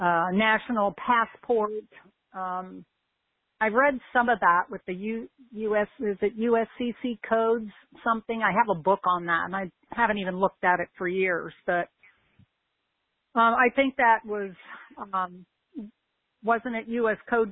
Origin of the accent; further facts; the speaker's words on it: Maryland, United States; also born or lived in Washington, D.C.; Grew up in Maryland.